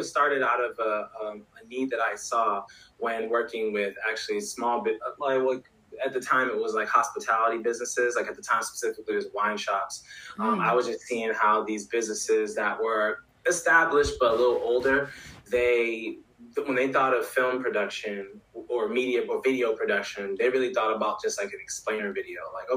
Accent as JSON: {"language": "English", "town": "Boston", "region": "Massachusetts", "country": "United States", "tie": "born or raised there", "said": "I grew up in Boston, Mass. Been here."}